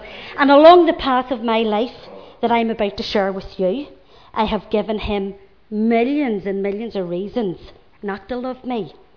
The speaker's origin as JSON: {"language": "English", "town": "Belfast", "region": "Northern Ireland", "country": "United Kingdom", "tie": "born or raised there", "said": "I was born in Belfast on the Crumlin Road. We lived with my granny until we got a wee house in Little Distillery Street."}